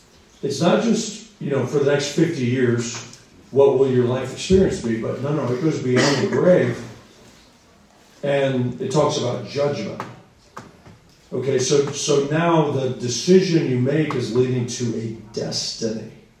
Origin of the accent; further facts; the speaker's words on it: the West, United States; I grew up in the West, you know, where the cowboys in America used to live.